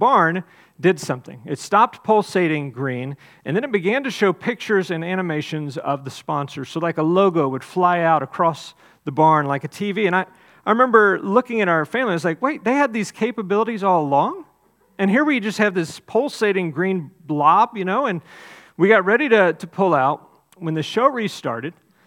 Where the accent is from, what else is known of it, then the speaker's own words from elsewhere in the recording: Texas, United States; And I'm from Texas. I sometimes say poem, sometimes say poem, all right?